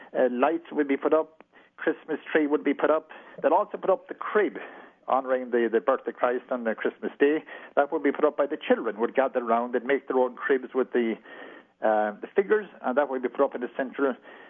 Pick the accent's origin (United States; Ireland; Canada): Ireland; Cork, Munster; now in Dingle, Ireland; Well, of course, I'm an exile in Dingle. I'm from Cork originally, but I'm in Dingle now with nearly 45 years.